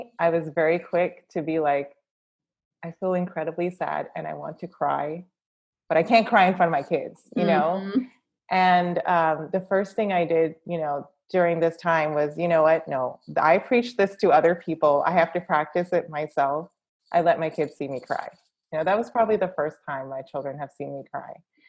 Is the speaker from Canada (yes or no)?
no; India; I'm an Indian woman